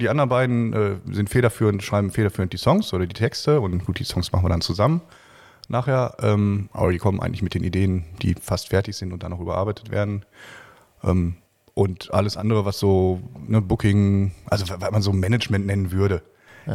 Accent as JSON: {"language": "German", "town": "Dinslaken", "region": "North Rhine-Westphalia", "country": "Germany", "tie": "born or raised there", "said": "Ich bin gebürtiger Dienstlagner, ja."}